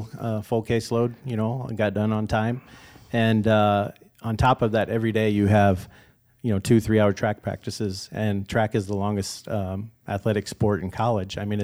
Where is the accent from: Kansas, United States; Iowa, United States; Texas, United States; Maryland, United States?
Iowa, United States; Sioux City; I grew up right here in Sioux City. I graduated from West High School in 1995.